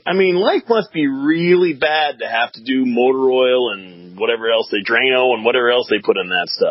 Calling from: Massachusetts, United States; Oh, boy, it's horrible to hear that I'm calling from Massachusetts.

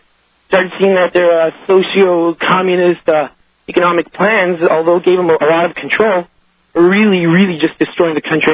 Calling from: Los Angeles, California, United States; From L.A.

